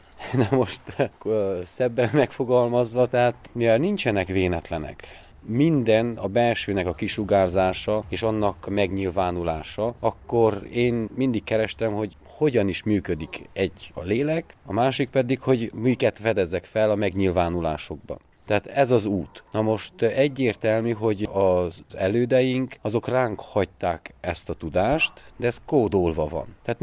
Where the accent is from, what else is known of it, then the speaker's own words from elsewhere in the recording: Magyaró, Mureș County, Romania; also born or lived in Jobbágyfalva; honnan származunk, én magyarói származású lévén, jobbágyfalvi származású lévén, hanem az erdélyi táncait is meg lehetett ismerni.